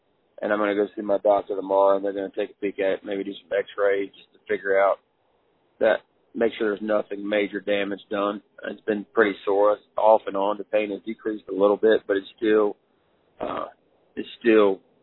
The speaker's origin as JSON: {"language": "English", "town": "Charlotte", "region": "North Carolina", "country": "United States", "tie": "born or raised there", "said": "I grew up in Charlotte, but I've lived the rest of my life up around the Lincoln, Denver area"}